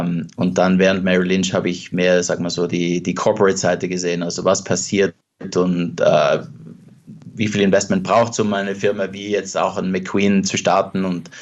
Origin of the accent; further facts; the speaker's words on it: Trentino-Alto Adige, Italy; Also ich habe natürlich dort, wo ich aufgewachsen bin, also jetzt Südtirol